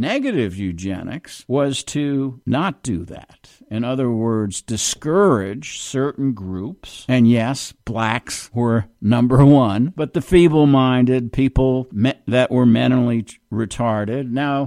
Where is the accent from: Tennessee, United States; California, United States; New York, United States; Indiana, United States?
New York, United States; I'm from New York. My family was, for many generations, Democrats.